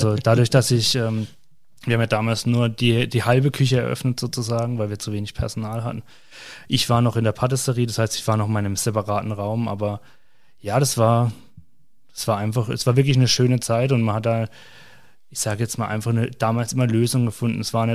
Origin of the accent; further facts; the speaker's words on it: Ettlingen, Baden-Württemberg, Germany; Also ich habe im Hotel Erbrenz in Ettlingen in meiner Heimatstadt gelernt